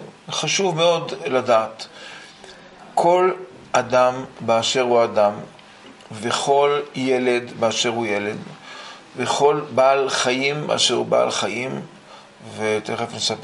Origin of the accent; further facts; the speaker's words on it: Kiryat Motzkin, Haifa District, Israel; born there; כשהייתי ילד קטן, נולדתי בקריית מוצקין, והיה לנו לול עם תרנגולות בבית